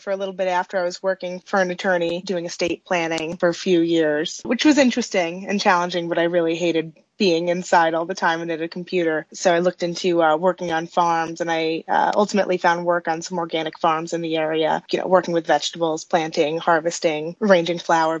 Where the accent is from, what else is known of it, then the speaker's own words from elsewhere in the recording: Smallwood, New York, United States; When I was a kid, it was a really tight-knit community. There were always other kids on the street.